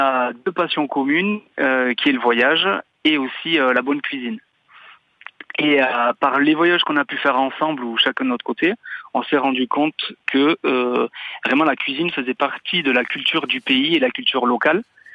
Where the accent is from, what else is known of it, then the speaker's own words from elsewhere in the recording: Nouvelle-Aquitaine, France; puisque je suis du Pays Basque et mon ami de la Bretagne, on est très attaché au Grand Ouest